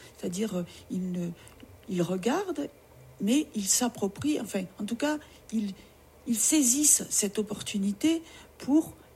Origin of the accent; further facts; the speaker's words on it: Provence-Alpes-Côte d'Azur, France; je suis native des Alpes de Haute-Provence. J'ai passé beaucoup de temps avec des gens très aimants dans les Hautes-Alpes. Et maintenant, je vis ailleurs, mais voilà, je viens régulièrement.